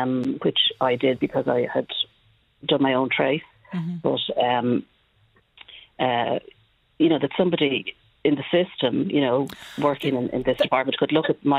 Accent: Ireland; born there; I was born in Ireland. I'm a citizen of Ireland. I've paid tax in Ireland. And that 1962 birth certificate

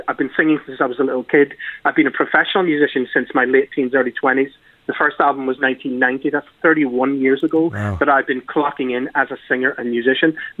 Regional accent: Belfast, Northern Ireland, United Kingdom; I grew up on the Falls Road.

